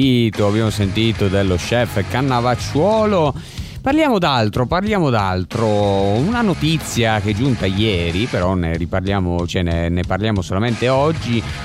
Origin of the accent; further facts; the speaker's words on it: Muggia, Friuli-Venezia Giulia, Italy; io sono anche cresciuto a Muggia, quindi mi fa molto molto piacere questa cosa qua.